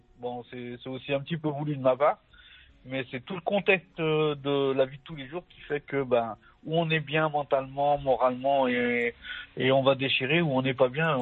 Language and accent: French; France; born there; je suis né en France et tout ça. Et je suis d'origine algérienne.